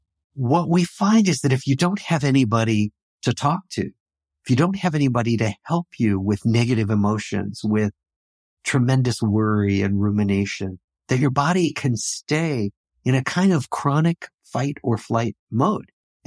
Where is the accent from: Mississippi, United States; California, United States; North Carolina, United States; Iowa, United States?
Iowa, United States; Des Moines; born or raised there